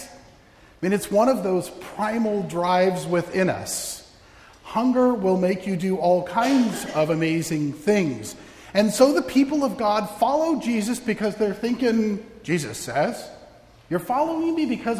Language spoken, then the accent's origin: English; Arizona, United States; I grew up in Arizona. They hunt quail there, right? Because we have plenty of them.